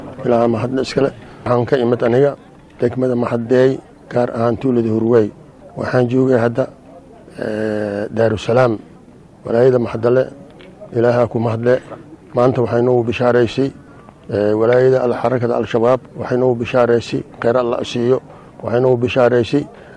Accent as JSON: {"language": "Somali", "town": "Hurweey", "region": "Middle Shabelle", "country": "Somalia", "lives_now": "Daarusalaam, Somalia", "said": "waxaan ka imid aniga degmada Maxadeey gaar ahaan tuulada Hurweey. Waxaan joogay hadda Daarusalaam"}